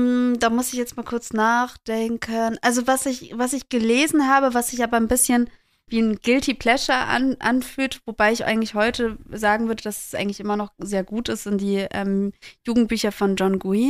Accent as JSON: {"language": "German", "town": "Bamberg", "region": "Bavaria", "country": "Germany", "tie": "born or raised there", "said": "In Bamberg, wo ich aufgewachsen bin"}